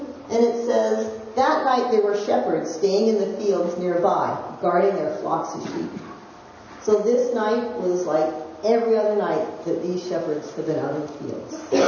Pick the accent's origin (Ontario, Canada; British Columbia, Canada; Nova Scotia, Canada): British Columbia, Canada; Langley; now in Nanaimo, Canada; I grew up in Langley and everything was just calm and fine. I moved once from one side of town to another.